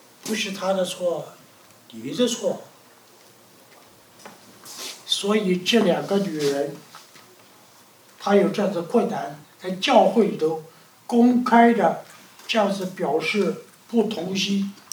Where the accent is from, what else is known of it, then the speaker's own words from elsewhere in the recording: China; 所以我们中国人说有个坎儿要跨过去啊